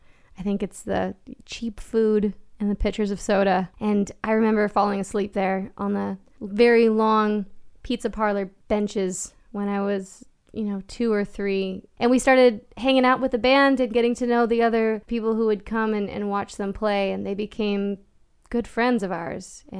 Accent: Vista, California, United States; I remember growing up in North San Diego County, in Vista, very agricultural, equestrian

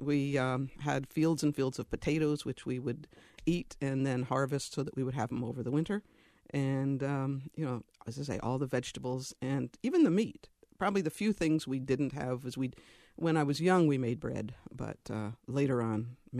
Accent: Worcester, New York, United States; Well, Worcester, New York is a very little town, had 1,000 population and probably many more animals than it had people. And we lived on a farm up in the hills, and it was a dairy farm.

